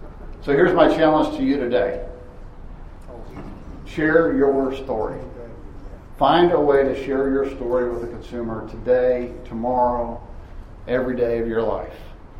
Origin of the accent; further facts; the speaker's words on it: Topeka, Kansas, United States; I was growing up in Topeka, and then in high school, I was the kid they called … all those things.